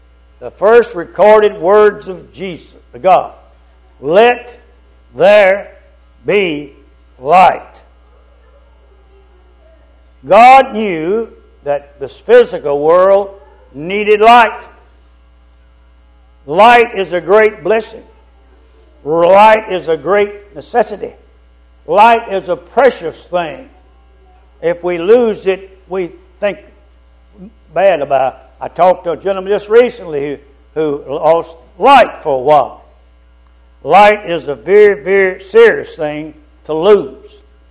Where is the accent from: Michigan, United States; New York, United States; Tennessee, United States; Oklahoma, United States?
Tennessee, United States; Shackle Island; When I grew up in Shackle Island, everybody was gone from home on Sunday morning.